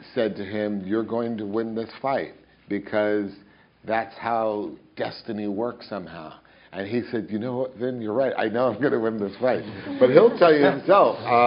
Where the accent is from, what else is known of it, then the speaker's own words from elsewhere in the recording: New York City, New York, United States; Maybe because I was raised in New York City, which is this melting pot